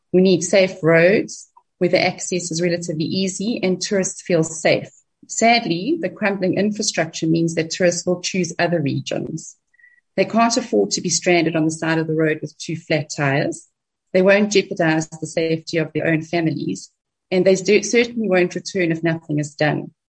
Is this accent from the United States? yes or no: no; KwaZulu-Natal, South Africa; I'm from the Drakensberg region.